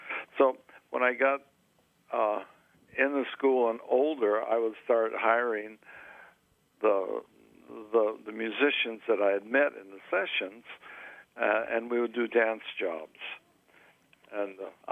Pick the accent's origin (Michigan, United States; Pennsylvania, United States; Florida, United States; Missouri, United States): Missouri, United States; Sedalia; I was not exposed to very much music growing up in Sedalia, but I did have that jazz experience and background.